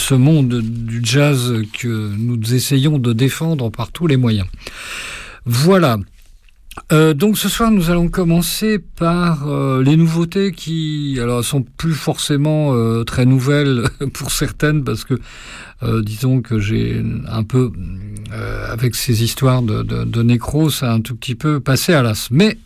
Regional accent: Brittany, France; en tant que breton, être sur la West Coast, ça me paraît très très logique

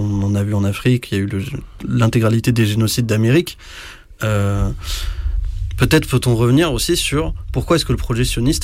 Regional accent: France; pourquoi est-ce que nous, en tant que Français, on est aussi concernés

